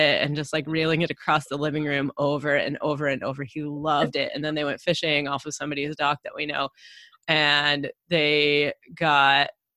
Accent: Midwest, United States; now in St. Petersburg, United States; We both live in St. Petersburg now, and I didn't grow up here. I grew up kind of in the Midwest

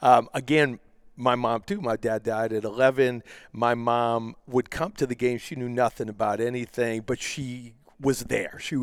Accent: Bronx, New York, United States; I mean, you know, born and raised in the Bronx, you have to play stickball.

